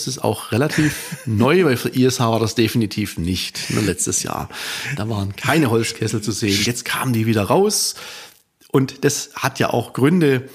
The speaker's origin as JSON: {"language": "German", "region": "Baden-Württemberg", "country": "Germany", "said": "als Schwabe"}